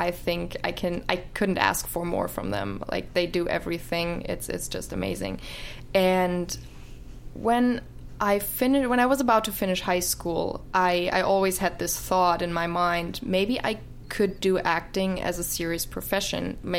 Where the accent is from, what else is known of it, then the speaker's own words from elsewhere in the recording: Munich, Bavaria, Germany; also born or lived in Frankfurt; Well, originally I'm from Bavaria, Munich. I grew up there, and then we moved around a little bit and we ended up close to Frankfurt, where my entire family lives.